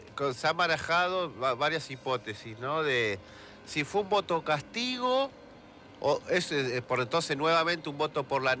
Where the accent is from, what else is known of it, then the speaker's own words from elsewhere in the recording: Argentina; No somos tantos los argentinos.